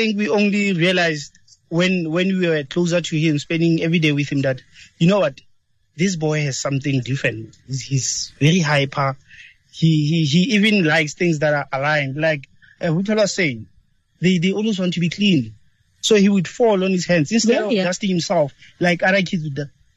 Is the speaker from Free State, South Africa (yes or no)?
yes; Excelsior, Free State, South Africa; and I'm from Excelsior, which is next to Tawantinsuyo in the Free State.